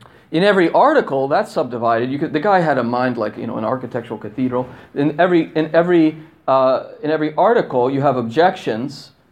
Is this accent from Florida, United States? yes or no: no; Washington, District of Columbia, United States; I'm from Washington, D.C. I'm introducing myself. I'm from Washington, D.C., and I'm the director of the Thomistic Institute.